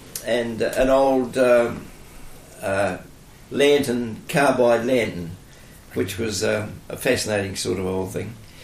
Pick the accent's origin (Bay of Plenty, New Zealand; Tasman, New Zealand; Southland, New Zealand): Tasman, New Zealand; Richmond; born there; I was born in Richmond, Nelson, in 1928, and my parents … he was a cheese and butter maker at Waimea